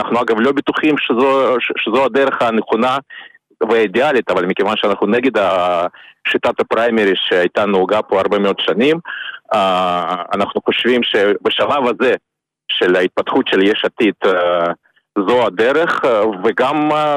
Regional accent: Siberia, Russia; now in Israel; ראשית, אני באתי מרוסיה הקומוניסטית, אז זה לא דומה.

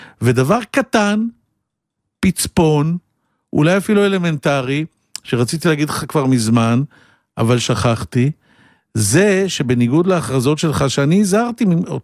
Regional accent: Holon, Tel Aviv District, Israel; born there; נולדתי בחולון, ועבדתי קשה, ומשפחה די דלה, ועם המזרחית ספרדיה

